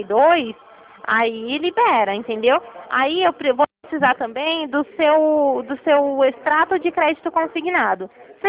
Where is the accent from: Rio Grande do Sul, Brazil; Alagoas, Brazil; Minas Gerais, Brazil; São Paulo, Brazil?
São Paulo, Brazil; Ribeirão Preto; Não, eu sou de Ribeirão Preto